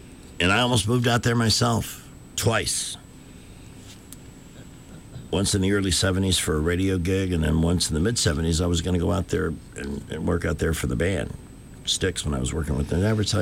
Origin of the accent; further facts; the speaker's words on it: Chicago, Illinois, United States; When I was growing up in Chicago, we had a neighbor named Fred Barnes.